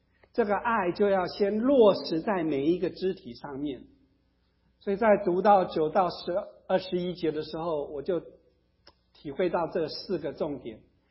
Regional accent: China; 其实我们中国人的善恶都是以我们个人为出发

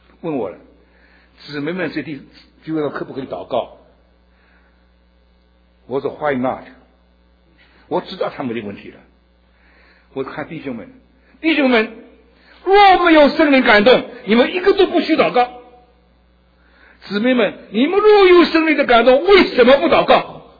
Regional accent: China; 我是个中国人，我的 ministry 为了中国人

